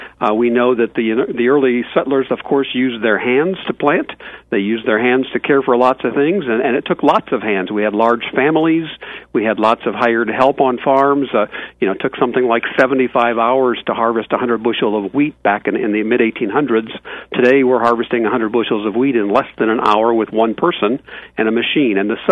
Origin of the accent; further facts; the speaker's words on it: United States; Even the farm I grew up on in McLean County here had five different species of livestock and four or five crops